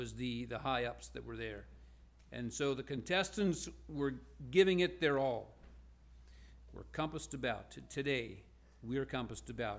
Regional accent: Flemingsburg, Kentucky, United States; We are from Northeast Kentucky, Flemingsburg.

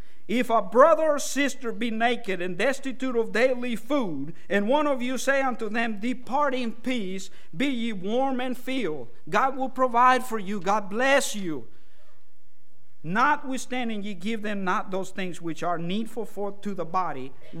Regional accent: El Salvador; I grew up in El Salvador.

